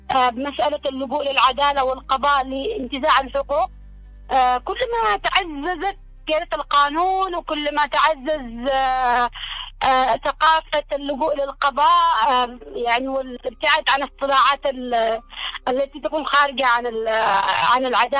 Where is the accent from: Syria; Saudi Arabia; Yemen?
Yemen; خصوصا عندنا في اليمن، لأنه إحنا ما فيش معانا قوانين ونصوص قانونية حديثة